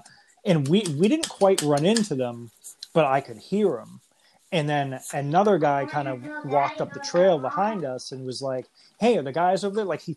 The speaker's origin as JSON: {"language": "English", "town": "Salem", "region": "Massachusetts", "country": "United States", "said": "Well, I'm actually from Salem, but I live in the next town over."}